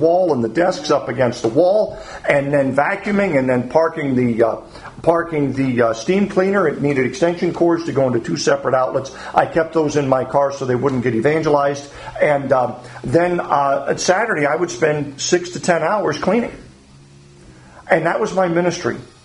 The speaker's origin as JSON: {"language": "English", "region": "Alaska", "country": "United States", "tie": "born or raised there", "said": "I was born and raised in Alaska."}